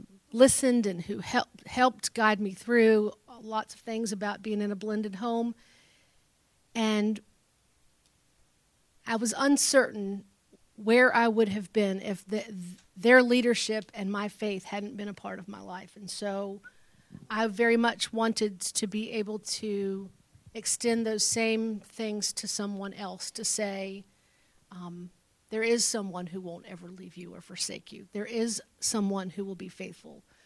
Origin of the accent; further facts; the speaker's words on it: Virginia, United States; also born or lived in Oklahoma; I was born in Oklahoma, but I'm a Virginia girl. I was born there because my dad was in the military, and then within a year, we were back here in Virginia, and I lived in several places around the state.